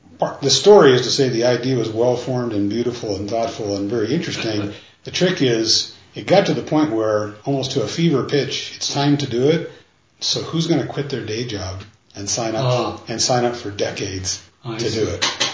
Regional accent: Great Falls, Montana, United States; I grew up in Montana, mostly in Great Falls, but after graduating from Montana State University here in Bozeman

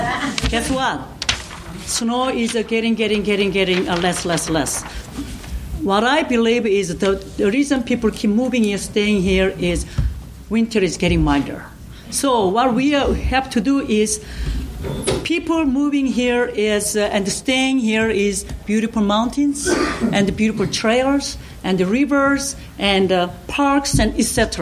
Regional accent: South Korea; English is a second language; now in United States; When I came here, I'm from Korea, and where I'm then is way down south.

